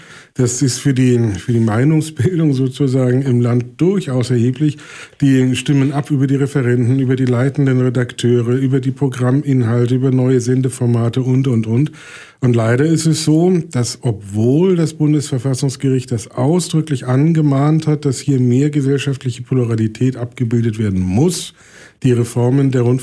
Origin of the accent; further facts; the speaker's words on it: Nuremberg, Bavaria, Germany; Wir sind ja aus Nürnberg und von daher eher Franken als Bayern.